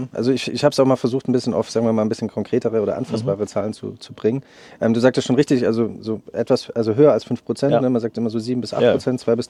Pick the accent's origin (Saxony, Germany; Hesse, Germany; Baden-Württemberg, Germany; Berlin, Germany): Baden-Württemberg, Germany; wir sind ja aus der Region Stuttgart